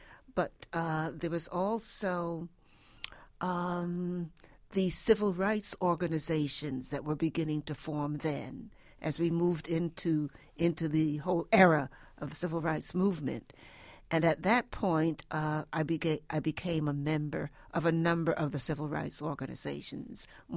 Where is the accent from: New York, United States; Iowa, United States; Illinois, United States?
New York, United States; Brooklyn; I grew up in Bed-Stuy, which was called Bedford when I moved there, and Stuyvesant.